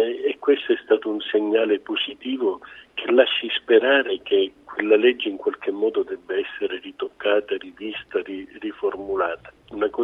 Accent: Agrigento, Sicily, Italy; nella mia terra succedono queste cose. Sono agrigentino

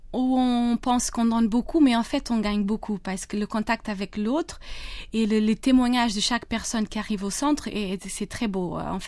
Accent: South Portugal, Portugal; French is a second language; Je viens du sud du Portugal. Je suis en fait d'origine capverdienne. Je ne suis pas d'origine portugaise, mais j'habite au Portugal depuis toujours. Je suis née là-bas.

